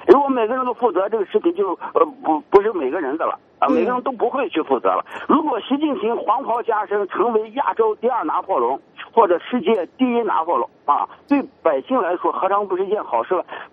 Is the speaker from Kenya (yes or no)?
no; China; 我们中国人啊，幼稚的以为9个常委可以分权制衡、扩大民主，